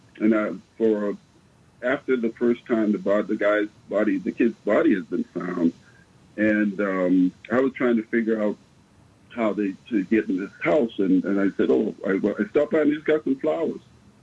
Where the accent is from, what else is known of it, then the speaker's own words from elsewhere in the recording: the South, United States; the first time I lived in Chicago, and I was a Southern boy. When I moved up there, my first wife and I moved up there from Atlanta.